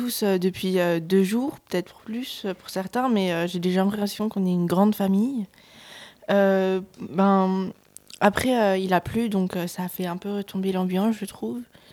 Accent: Dieulefit, Auvergne-Rhône-Alpes, France; je viens de Diolfi du coup et je viens avec l'Espace Jeunesse de Diolfi.

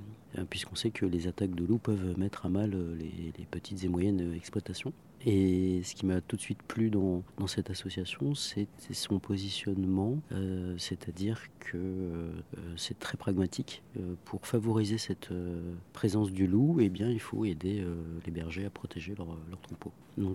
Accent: Paris, Île-de-France, France; J'arrivais, moi, de la ville, je suis parisien

